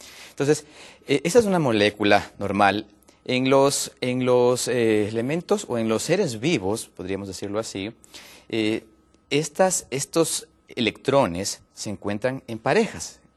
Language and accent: Spanish; Ecuador; soy de Ecuador y vivo allá en el momento.